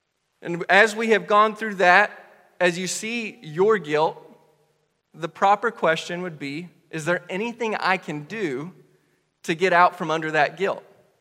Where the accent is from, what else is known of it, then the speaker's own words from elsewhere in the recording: Robbinsville, United States; you know that I grew up here in Robbinsville. And I'm very thankful for that. This is obviously a small town.